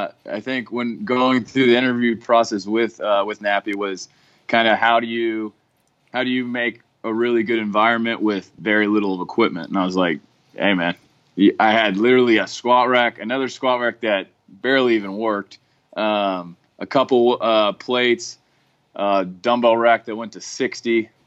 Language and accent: English; California, United States; So I'm from California, right outside San Francisco, the Bay Area, born and raised out there.